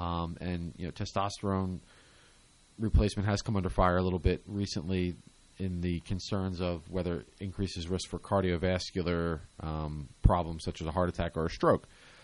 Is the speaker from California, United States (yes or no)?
no; Pennsylvania, United States; And growing up in Pennsylvania, we something called the canary in the coal mine.